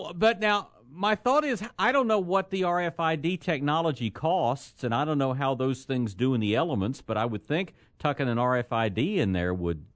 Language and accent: English; College Station, Texas, United States; Now, back in the day, back when I was a kid growing up in College Station, the street signs were concrete posts